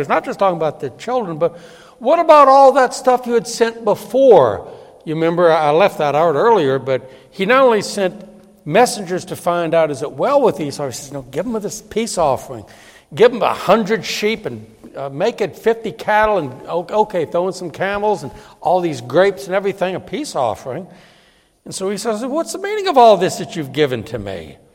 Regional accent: New Orleans, Louisiana, United States; We grew up in New Orleans, so in the summer for a week and for a few days at Christmas, we'd drive down there and meet them.

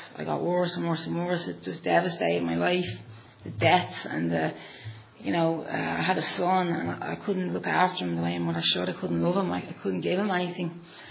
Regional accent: Dublin, Leinster, Ireland; born there; the same as Tom and Shane, I was born in Dublin, and my parents were Catholics, but they weren't practicing Catholics.

